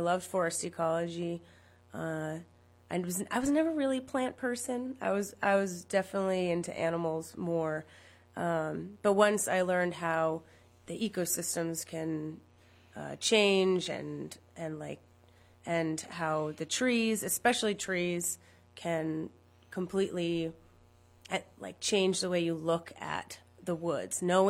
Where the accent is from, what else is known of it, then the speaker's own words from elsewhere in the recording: Greenville, New York, United States; I grew up in Greenville.